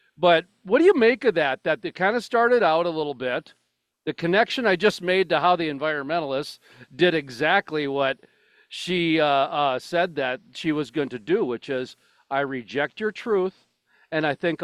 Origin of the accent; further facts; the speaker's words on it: Minnesota, United States; also born or lived in North Dakota; Okay, I come from Western Minnesota, Eastern North Dakota. I'm 7 hours away from the nearest oil and gas rig.